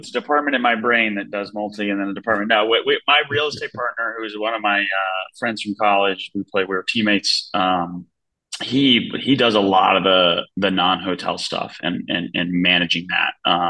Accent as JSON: {"language": "English", "town": "Charleston", "region": "South Carolina", "country": "United States", "lives_now": "New York, United States", "said": "I'm from Charleston, South Carolina. Been living in New York for the last 14 years, and come from a real estate development family."}